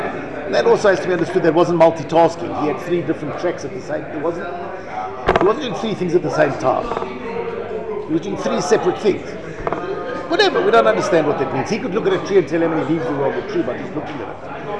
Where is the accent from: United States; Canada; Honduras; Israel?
Israel; I'm from Israel